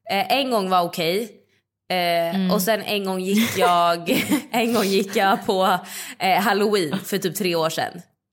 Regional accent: Stockholm, Stockholm County, Sweden; i vår lägenhet som jag växte upp i Midsommarkransen.

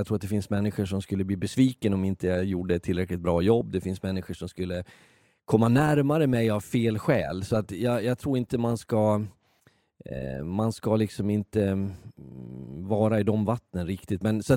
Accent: Leksand, Dalarna County, Sweden; ta Leksand återigen, där jag kommer ifrån, så är det ju kultur att spela hockey. Som jag minns det så spelade alla mer eller mindre hockey när jag var barn.

